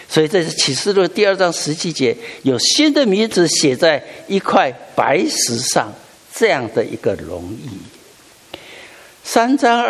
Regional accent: Taiwan; 我是在台湾长大，那在台湾当时有一个规定，就是每一个人都要服兵役。

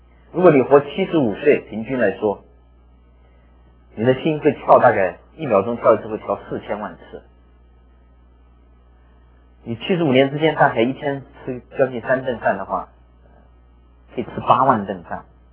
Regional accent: China; now in United States; 我的介绍是，出生成长在中国，重生得救在美国，永久定居在天国。

